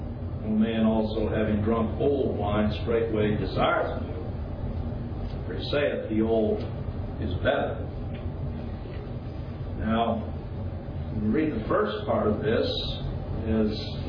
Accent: Chad; In the country I grew up in Chad, Africa, they would take hides and make containers for water and other things that you carried over your shoulder.

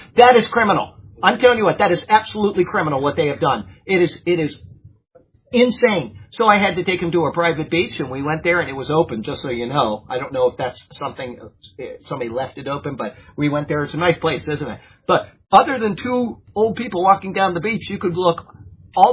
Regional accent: Sarasota, Florida, United States; that's me growing up in Sarasota, Florida, and seeing people and whatever.

